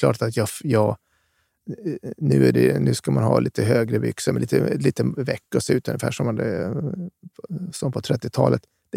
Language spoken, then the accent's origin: Swedish; Skellefteå, Västerbotten County, Sweden; jag växte upp i Skellefteå